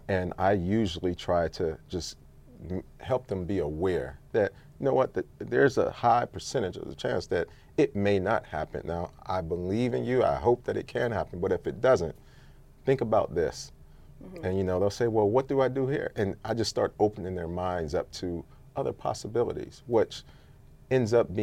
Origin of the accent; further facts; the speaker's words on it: Pittsburgh, Pennsylvania, United States; because I'm from Pittsburgh